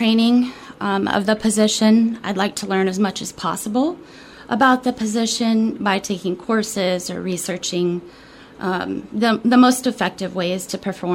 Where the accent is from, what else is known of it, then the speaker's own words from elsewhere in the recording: Washington, United States; Yes, I was born and raised in Washington.